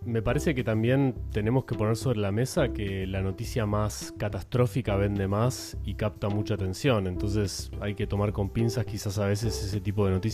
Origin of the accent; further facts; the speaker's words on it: Argentina; Soy argentino, por eso tiro esta analogía.